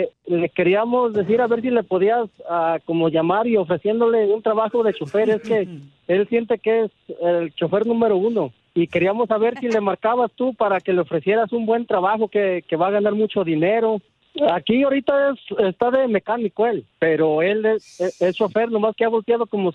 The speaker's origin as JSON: {"language": "Spanish", "region": "Jalisco", "country": "Mexico", "tie": "born or raised there", "said": "No, soy nativo de Jalisco."}